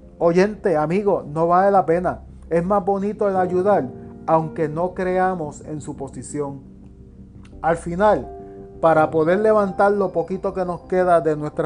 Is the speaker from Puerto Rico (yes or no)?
yes; Manatí, Puerto Rico; el paseo nocturno por la calle McKinley de mi pueblo de Manatí